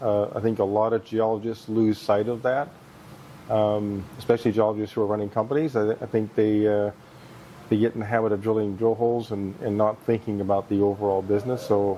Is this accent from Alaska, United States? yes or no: yes; Alaska, United States; also born or lived in Belgium / Canada; I was born in Belgium, hence the long Dutch name. We immigrated to Canada when I was about 5 and then moved to Alaska when I was about 11. So I grew up in Alaska. That's what I call home.